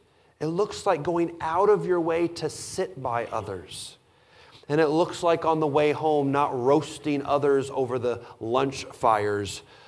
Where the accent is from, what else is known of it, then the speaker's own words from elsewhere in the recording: Illinois, United States; also born or lived in Wisconsin / Minnesota / Pennsylvania; How have I gone from growing up in Southern Illinois to Bible college in Wisconsin to pastoring in Minnesota and Pennsylvania to here?